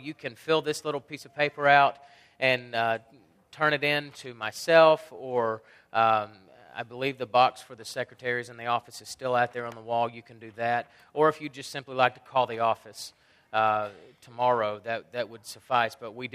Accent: Huntsville, Alabama, United States; Most of you are aware that I hail from Huntsville, Alabama, which is the span of the storms that went through there.

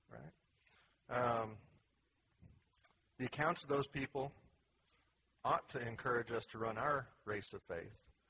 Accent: Colorado, United States; Or I grew up in Colorado, and whenever there was a snowstorm, you could go out

